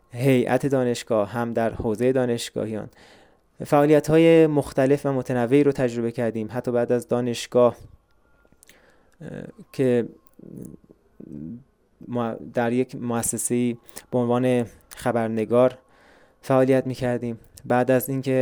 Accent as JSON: {"language": "Persian", "region": "Hamadan", "country": "Iran", "tie": "born or raised there", "also_born_or_lived": "Tuyserkan", "said": "متولد 1372 در شهر توی سرکان. از کلاس سوم ابتدایی در همدان بزرگ شدم"}